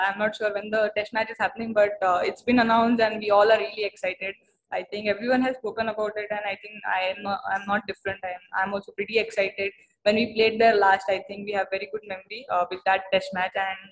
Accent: India; And especially, I think we all are proud as Indian whenever she reaches there.

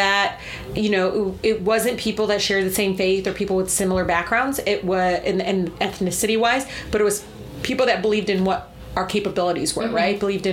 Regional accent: Michigan, United States; I'm from Michigan, so it's creeping everywhere.

